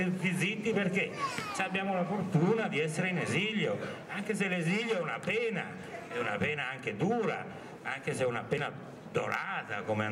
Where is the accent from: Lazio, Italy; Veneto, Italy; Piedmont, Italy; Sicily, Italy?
Veneto, Italy; Vicenza; io vengo da Vicenza, dalla storia dei collettivi veneti